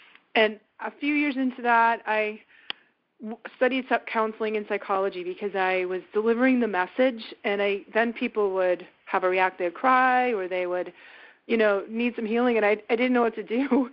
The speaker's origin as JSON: {"language": "English", "town": "Newton", "region": "Massachusetts", "country": "United States", "tie": "born or raised there", "said": "I grew up in right outside of Boston. I grew up in Newton in the 60s and 70s"}